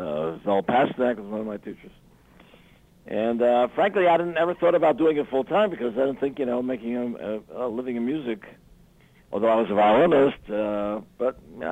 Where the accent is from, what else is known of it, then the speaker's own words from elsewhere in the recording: New Haven, Connecticut, United States; born there; I was born in New Haven, Connecticut, to a family of...